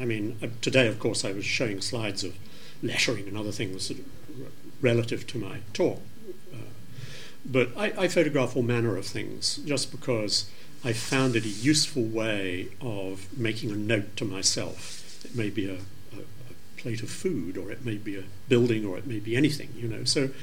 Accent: London, United Kingdom; I grew up in London where they have the wonderful St. Bride Printing Library

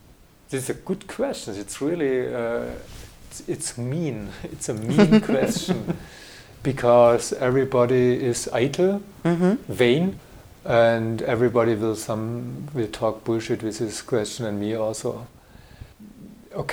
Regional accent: Germany; first language German; English is a second language; And so I'm living in language and in my mother language. Okay, I could live in Switzerland or Austria. This is also German speaking, no problem.

